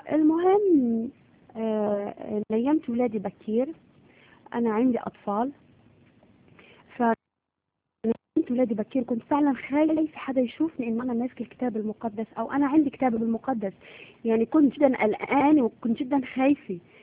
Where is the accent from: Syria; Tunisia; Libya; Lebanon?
Syria; also born or lived in Gulf states; now in Europe; وبما اني انا متربايه بدول الخليج فانا شامي وبعرف افهم انواع البخور اللي تربيت وعشت عليها في دول الخليج،